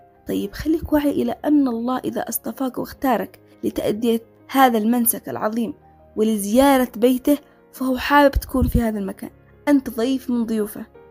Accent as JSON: {"language": "Arabic", "country": "Yemen", "said": "صحيح إحنا فاهمين إحنا كمجتمع يمني أو كإنسان عربي بشكل عام"}